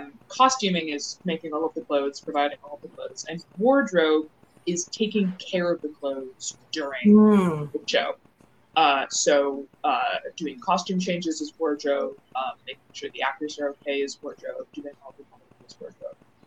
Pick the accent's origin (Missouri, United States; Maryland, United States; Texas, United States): Maryland, United States; also born or lived in United Kingdom; now in New York, United States; I am from Maryland. I was born in the UK, and I also have lived in parts of Europe, but I am from, I went to high school in Maryland